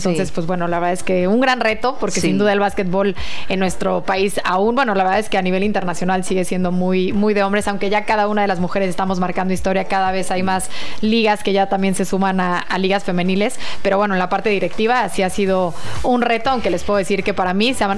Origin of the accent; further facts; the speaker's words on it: Mexico City, Mexico; now in Tijuana, Mexico; De Ciudad de México.